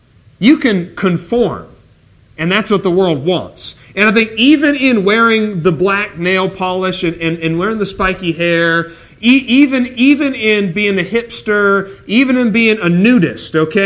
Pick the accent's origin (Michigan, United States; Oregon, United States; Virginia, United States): Oregon, United States; Portland; You know, I mentioned I'm from Portland.